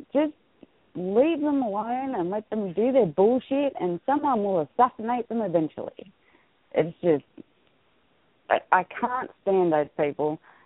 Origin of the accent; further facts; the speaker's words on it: Australia; I'm Australian.